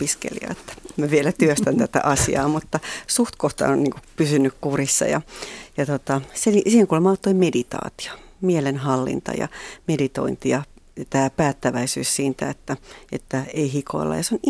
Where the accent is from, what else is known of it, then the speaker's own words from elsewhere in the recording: Kymenlaakso, Finland; mä oon Kymenlaaksosta sieltä Kymijoen varrelta